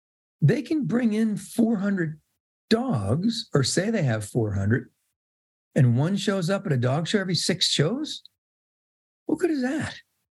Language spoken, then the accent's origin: English; Ireland; it was better to go second in the Irish Kennel Club show because I'm Irish.